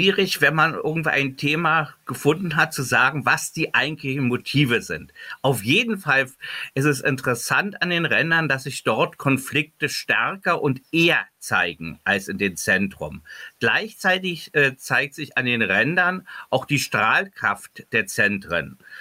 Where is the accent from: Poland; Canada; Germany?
Germany; East Berlin, Berlin; Ich bin ja in Ostberlin aufgewachsen, also im geteilten Berlin.